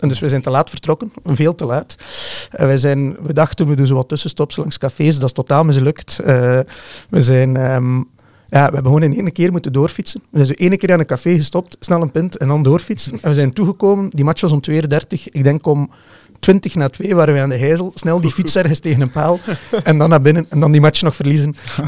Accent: Ghent, Flanders, Belgium; Maar ik ben in Gent opgegroeid wel. Ik heb hier altijd gewoond.

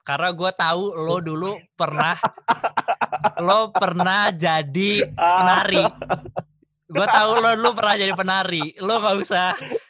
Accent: Java, Indonesia; Gue orang Jawa loh.

